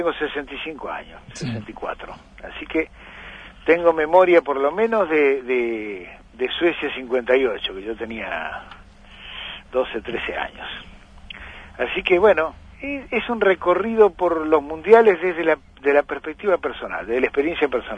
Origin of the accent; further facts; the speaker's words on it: Argentina; Somos los mismos argentinos los que jugamos al fútbol, los que votamos, los que gobernamos